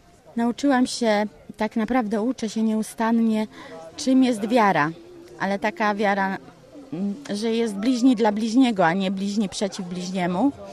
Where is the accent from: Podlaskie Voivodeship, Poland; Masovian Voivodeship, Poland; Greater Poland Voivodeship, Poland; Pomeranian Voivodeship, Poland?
Masovian Voivodeship, Poland; Wyszków; Z Wyszkowa, to jest okolice Warszawy.